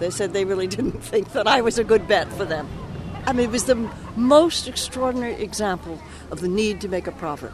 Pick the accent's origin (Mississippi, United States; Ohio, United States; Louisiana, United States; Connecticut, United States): Connecticut, United States; now in San Francisco, United States; I'm visiting from Connecticut, but I'm living in Noe Valley.